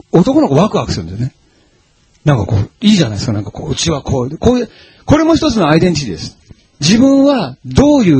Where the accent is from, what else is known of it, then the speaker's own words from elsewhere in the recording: Ito, Shizuoka, Japan; 私の出身は静岡県の伊東なんですけども、